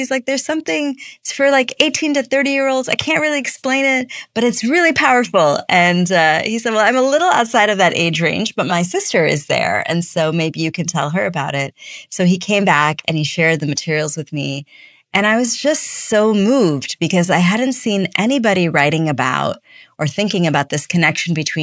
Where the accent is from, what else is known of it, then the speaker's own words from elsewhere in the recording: Chicago, Illinois, United States; So like I said, I grew up in Chicago. My parents immigrated from India in the early 70s.